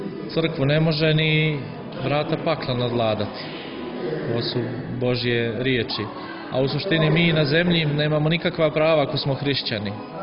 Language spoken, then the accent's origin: Serbian; Herceg Novi, Herceg Novi Municipality, Montenegro; Došli sam iz Herceg Novog, donosim blagoslove naše Boke Kotarske.